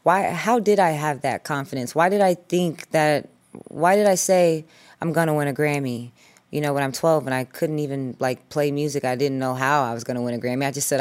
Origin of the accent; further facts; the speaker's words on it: Indianapolis, Indiana, United States; growing up in Indianapolis, I didn't know any black girls that sang and played guitar.